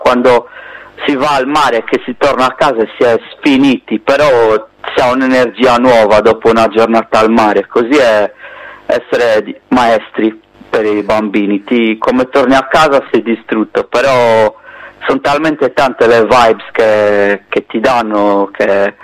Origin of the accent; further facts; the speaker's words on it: Carbonia, Sardinia, Italy; io vengo dall'isola, come penso si possa sentire dal mio accento, quindi sono del sud-ovest Sardegna, precisamente di Carbonia.